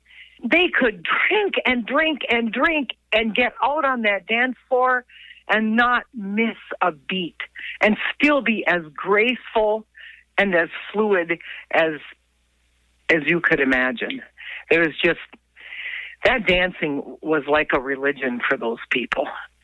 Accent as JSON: {"language": "English", "town": "Chisholm", "region": "Minnesota", "country": "United States", "tie": "born or raised there", "said": "So even though I grew up in Chisholm, in the heart of the polka dancing universe"}